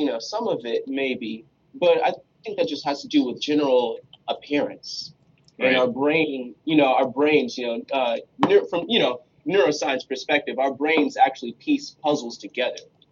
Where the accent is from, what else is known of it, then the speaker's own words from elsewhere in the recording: California, United States; I'm from California. My father was LAPD, Los Angeles Police Department, for 22 years.